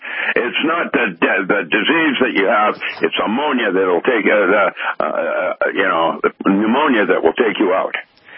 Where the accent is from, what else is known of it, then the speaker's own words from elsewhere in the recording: Seattle, Washington, United States; And I'm going to speak Tagalog to those people in Seattle because I grew up in Seattle.